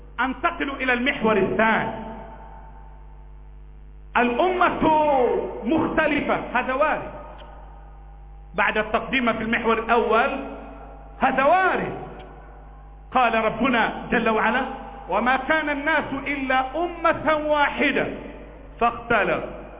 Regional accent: Egypt; نحن ابناء مصر

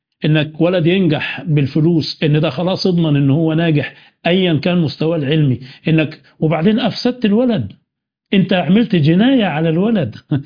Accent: Upper Egypt, Egypt; اعرف مدرسين عندنا في الصعيد

